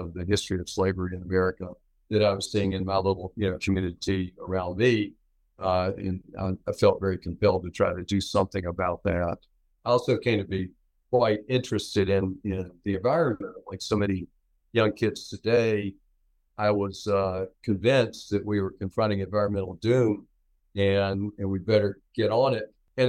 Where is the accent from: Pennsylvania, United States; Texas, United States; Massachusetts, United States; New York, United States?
Pennsylvania, United States; Carlisle; born there; I was born in Carlisle, Pennsylvania, at the Carlisle Barracks, the Army base there.